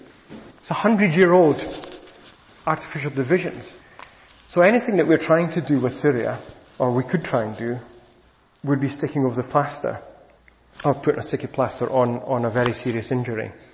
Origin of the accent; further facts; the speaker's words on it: United Kingdom; I think our values as British people